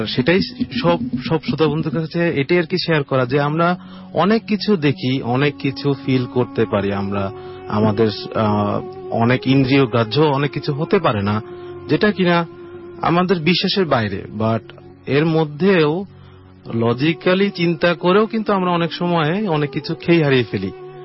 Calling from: Dhaka, Dhaka Division, Bangladesh; এসেছি গুলশান 2 থেকে।

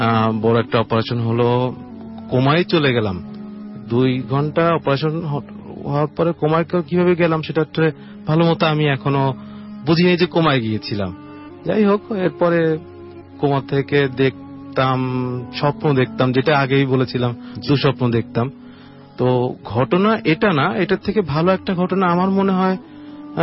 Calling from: Dhaka, Dhaka Division, Bangladesh; এসেছি গুলশান 2 থেকে।

